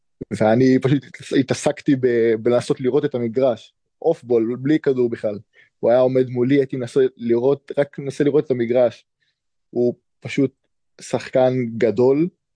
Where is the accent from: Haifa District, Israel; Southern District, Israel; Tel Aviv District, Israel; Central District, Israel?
Central District, Israel; Rishon LeZion; גדלתי שם, יש לי אח שמשחק שם, אני נולדתי בראשון לציון